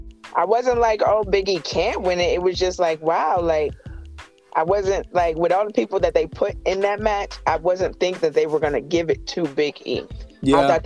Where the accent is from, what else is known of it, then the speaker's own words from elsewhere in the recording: Florida, United States; also born or lived in Pennsylvania; I was born in Pennsylvania and raised in Florida, but I don't walk around saying I'm Pennsylvanian. I'm a Floridian. I've been here since I was four.